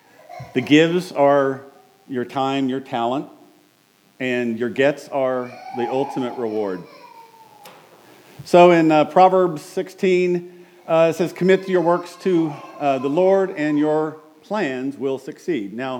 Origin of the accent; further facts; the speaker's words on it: Wichita, Kansas, United States; I grew up in Wichita, Kansas, Central Christian Church right downtown was the church I grew up in.